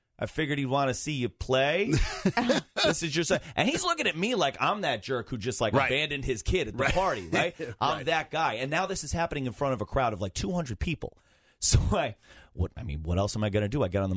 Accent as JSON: {"language": "English", "town": "New York City", "region": "New York", "country": "United States", "tie": "born or raised there", "said": "I grew up in New York City. So did he."}